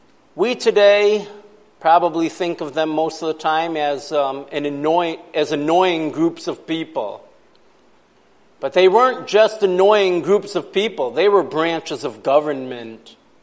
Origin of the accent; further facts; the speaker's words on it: Brocton, New York, United States; also born or lived in Virginia; Chautauqua County, where my hometown of Brockton is located